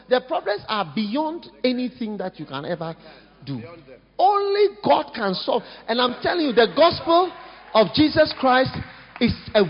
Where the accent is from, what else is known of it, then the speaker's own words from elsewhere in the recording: South Africa; Because I'm South African.